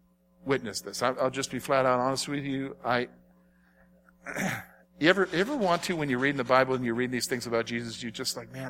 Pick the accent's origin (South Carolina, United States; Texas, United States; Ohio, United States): South Carolina, United States; And I remember as a boy growing up in South Carolina, my family would take...